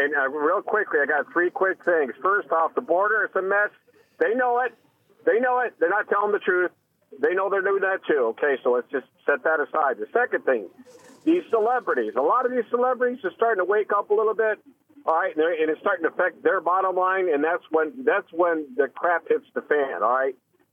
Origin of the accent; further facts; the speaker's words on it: Allen Park, Michigan, United States; I'm a Don River rat. I'm down from Detroit, Allen Park, Michigan.